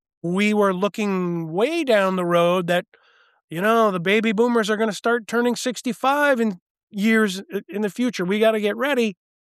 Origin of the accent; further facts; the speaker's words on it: Maine, United States; I have a family background in the political environment of Maine, my home state.